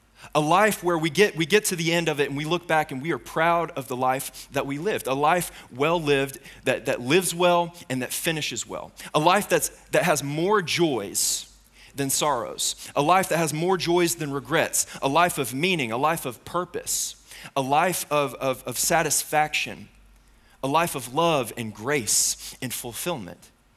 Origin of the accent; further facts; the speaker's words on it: London, Kentucky, United States; I've born and raised London, Kentucky. This has been my hometown my entire life.